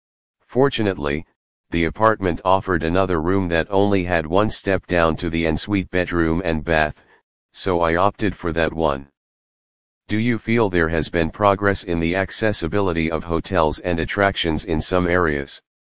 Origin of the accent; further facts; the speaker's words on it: Michigan, United States; If you have mobility issues, my home state of Michigan is a great place to visit.